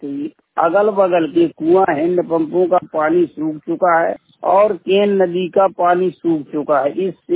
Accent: Sunhara, Madhya Pradesh, India; ग्राम सुनहरा, पोस्ट बीरा, तहसील अजयगढ़, जिला पन्ना, मध्य प्रदेश का मूल निवासी हूँ।

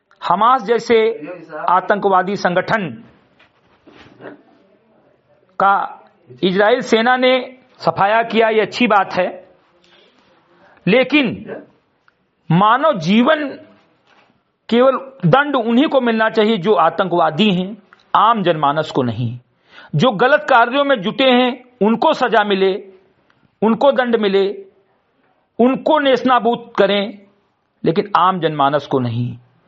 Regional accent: Uttar Pradesh, India; ग्राम सभा से मेरी कटाई विकासखंड मेंदुरा जनपद बहराइच का मूल निवासी हूं

